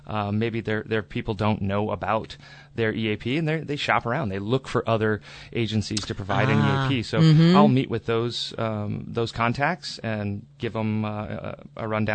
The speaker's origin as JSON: {"language": "English", "town": "Pickford", "region": "Michigan", "country": "United States", "said": "Eastern Upper Peninsula, just south of Sault Ste. Marie. It's a small farm community."}